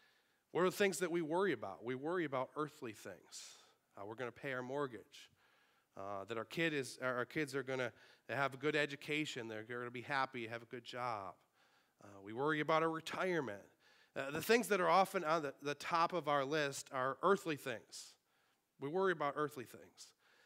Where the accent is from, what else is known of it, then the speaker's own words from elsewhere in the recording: Sanborn, New York, United States; in downtown Niagara Falls, not in Sanborn.